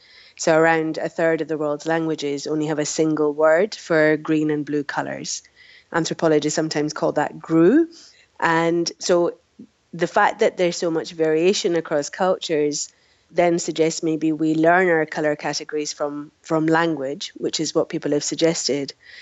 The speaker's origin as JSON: {"language": "English", "town": "Glasgow", "region": "Scotland", "country": "United Kingdom", "lives_now": "Nijmegen, Netherlands", "said": "I'm from Glasgow, but I work in Nijmegen in the Netherlands."}